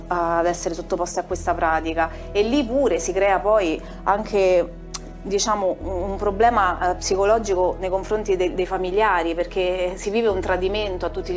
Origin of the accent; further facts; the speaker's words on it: Lazio, Italy; perché io vengo dalla Valle di Comino